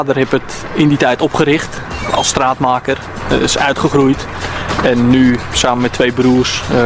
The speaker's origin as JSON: {"language": "Dutch", "town": "Uithoorn", "region": "North Holland", "country": "Netherlands", "said": "kom uit Uithoren."}